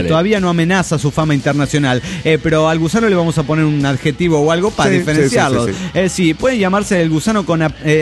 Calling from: Everett, Washington, United States; de Everett, Washington.

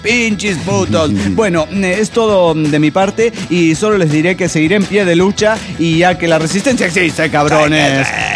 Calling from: Dallas, Texas, United States; de Dallas, Texas.

